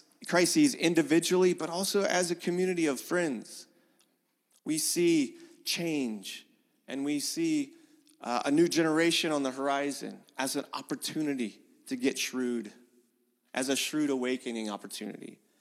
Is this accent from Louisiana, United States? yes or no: yes; Louisiana, United States; And we both were experiencing a lot of hurricanes growing up, but he grew up in Puerto Rico and I grew up in Louisiana.